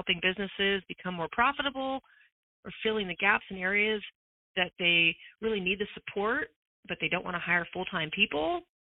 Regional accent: Las Vegas, Nevada, United States; now in San Diego, United States; I grew up in Las Vegas and went to college at University of Arizona. I moved here, decided no more desert, so promptly to San Diego.

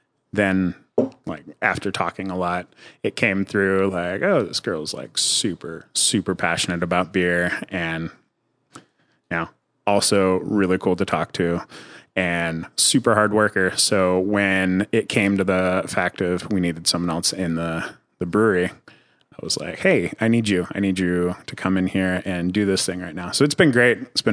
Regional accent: Georgia, United States; born there; also born or lived in Korea / California / Germany; But I was a military brat, so I was always moving around. Like, I've been to so many states. I went from Georgia to Korea to California, Germany

